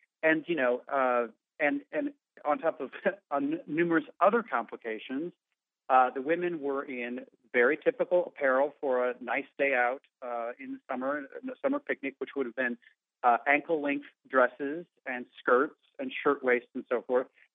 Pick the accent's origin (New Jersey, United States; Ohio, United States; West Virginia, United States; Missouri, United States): Missouri, United States; St. Louis; also born or lived in Chicago; I grew up in St. Louis, lived and worked in Chicago for about 7 or 8 years with the Wall Street Journal